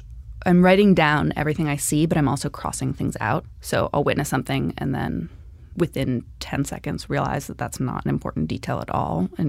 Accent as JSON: {"language": "English", "region": "California", "country": "United States"}